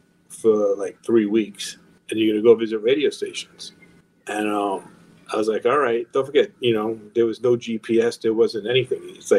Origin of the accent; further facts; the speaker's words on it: Long Island, New York, United States; But, you know, growing up in Long Island, it was great.